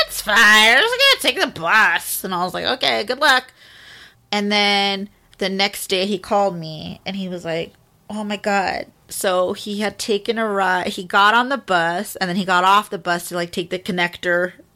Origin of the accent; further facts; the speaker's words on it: Utah, United States; He looked and acted like an upstanding Mormon gentleman. Yes, I'm from Utah originally.